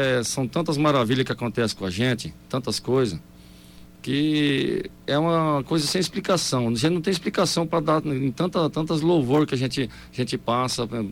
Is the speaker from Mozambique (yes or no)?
no; Vila Macaúba, Brazil; Eu sou, na verdade, de Vila Macaúba.